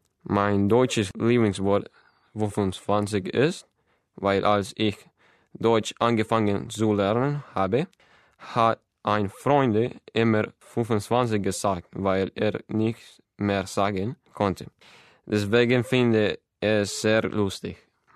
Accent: Managua, Nicaragua; German is a second language; Ich komme aus Managua, Nicaragua. Ich bin 1996 geworden. Ich lerne Deutsch

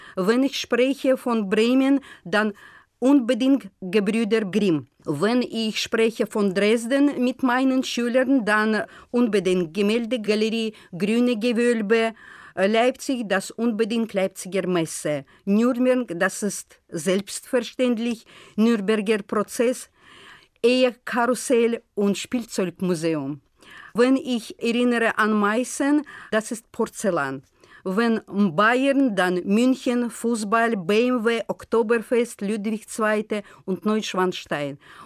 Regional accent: Baku, Azerbaijan; German is a second language; Ich komme aus Aserbaidschan, zwar aus der Hauptstadt von meinem Land, Baku. Baku liegt am Ufer des Kaspischen Meeres.

